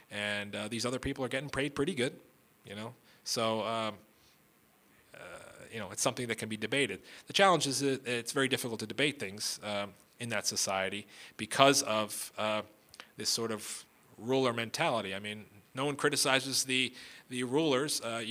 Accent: East Coast, United States; I come from the East Coast where, you know, in big cities, you try not to go out at night oftentimes.

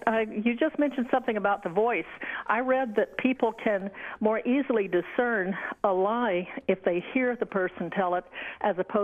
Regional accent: Florida, United States; And I grew up in North Florida, 10 years ahead of you.

